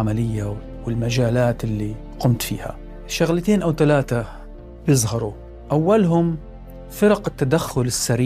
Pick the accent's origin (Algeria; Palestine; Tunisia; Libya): Palestine; Gaza Strip; also born or lived in Oslo; now in Canada; في إخلائي أنا وأخوي من غزة. فبرضو دائرة مستمرة.